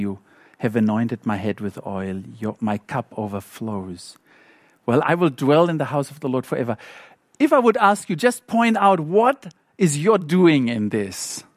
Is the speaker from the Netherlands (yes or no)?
no; South Africa; English is a second language; Sorry that I say it so often, but I'm South African and we repeat things.